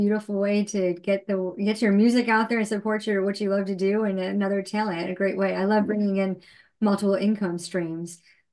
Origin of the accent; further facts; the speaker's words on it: Rochester, New York, United States; I'm from Rochester, New York, and we have this place called the Canandaigua Music Center